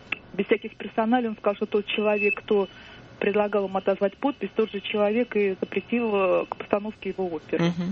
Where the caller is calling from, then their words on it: Saint Petersburg, Russia; Я звоню из Петербурга.